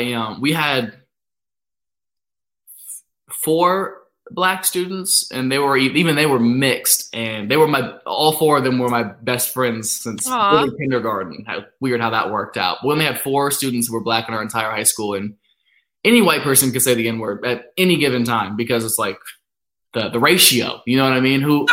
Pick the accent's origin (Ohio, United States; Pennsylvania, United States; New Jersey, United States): Ohio, United States; North Lewisburg; It's a very small town, like an hour west of Columbus. It's called North Lewisburg. It's like maybe 2,000 people